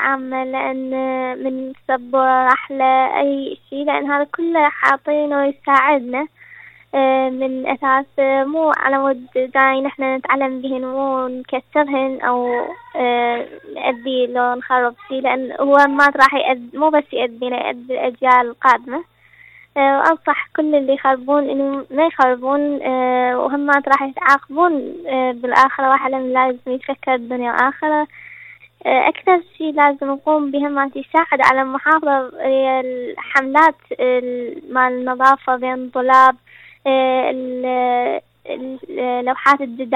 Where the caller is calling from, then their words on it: Sweden; من السويد